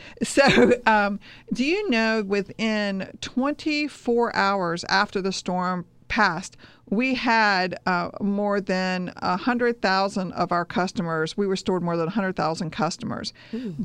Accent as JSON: {"language": "English", "town": "Jacksonville", "region": "Florida", "country": "United States", "tie": "born or raised there", "said": "I grew up in Mandarin. My dad grew up in Mandarin when it was just dirt roads out there in the old Mandarin post office."}